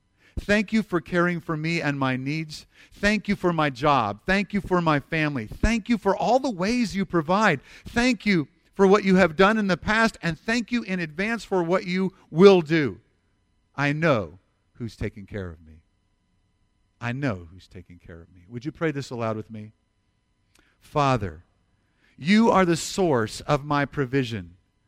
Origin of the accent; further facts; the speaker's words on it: United States; I mean, I'm an American, Lord.